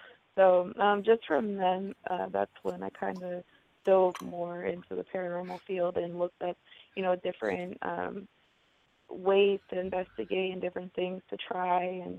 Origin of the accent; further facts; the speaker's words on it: New York, United States; now in Indianapolis, United States; I live in Indianapolis, but I'm originally from New York.